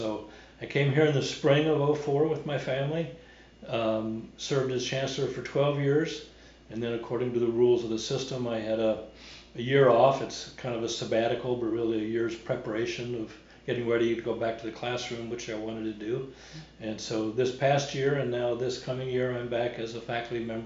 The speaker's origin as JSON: {"language": "English", "region": "Illinois", "country": "United States", "tie": "born or raised there", "said": "I'm from all over. I grew up in Illinois and lived in central Illinois until I went to college."}